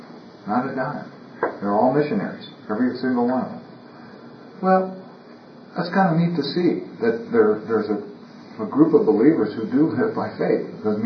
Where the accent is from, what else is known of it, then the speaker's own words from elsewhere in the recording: Iowa, United States; born there; And I was born in Iowa.